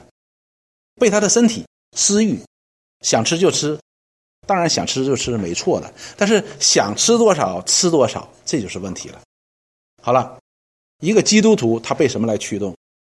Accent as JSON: {"language": "Chinese", "country": "China", "said": "我们中国人有一件事情很有意思的"}